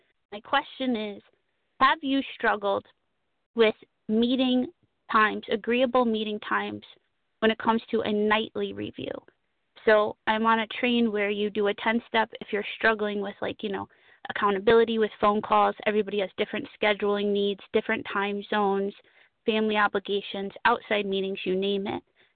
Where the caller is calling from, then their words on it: Connecticut, United States; I'm calling in from Connecticut